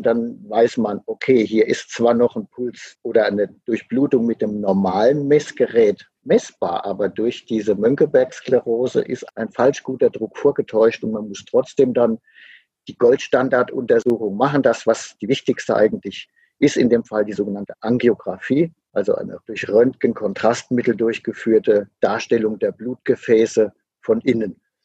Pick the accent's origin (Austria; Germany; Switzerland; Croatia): Germany; Rhineland-Palatinate; Ich komme aus Rheinland-Pfalz.